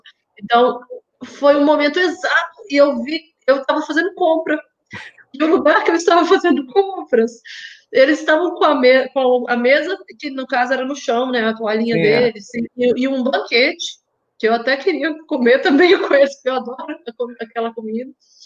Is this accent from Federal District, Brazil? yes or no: yes; Brasília, Federal District, Brazil; also born or lived in Minas Gerais; Eu sou mineira, sou nascida em Minas e... Como eu te falei, né? E fui para Brasília, só fui lá em Minas nascer e voltei para Brasília. Tenho muito orgulho de ser mineira, de ser de Brasília